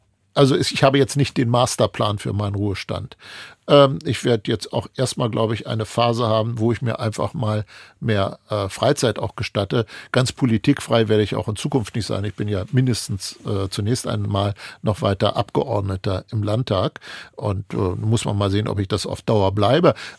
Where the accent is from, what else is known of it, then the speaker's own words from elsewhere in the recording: Lower Saxony, Germany; Wir sind, glaube ich, ziemlich gelassen in Niedersachsen, was ich ehrlich gesagt einen total sympathischen Wesenszug von uns finde